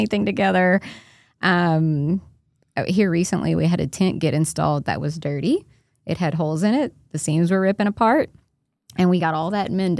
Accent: Louisiana, United States; As Cajun as I am, I still love a broom dance.

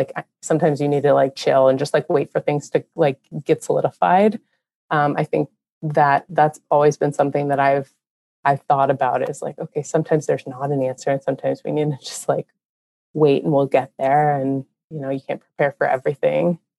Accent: Pittsburgh, Pennsylvania, United States; You know, this is my hometown. Pittsburgh is where I grew up. I grew up watching the Penguins.

